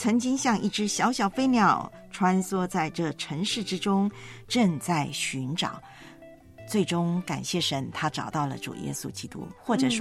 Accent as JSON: {"language": "Chinese", "region": "Taipei", "country": "Taiwan", "tie": "born or raised there", "said": "在我的老家台湾的阳明山，台北的阳明山还是挺漂亮的一个风景区"}